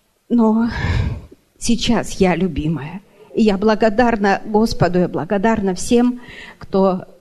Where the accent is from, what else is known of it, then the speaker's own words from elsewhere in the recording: Russia; я приехала из России.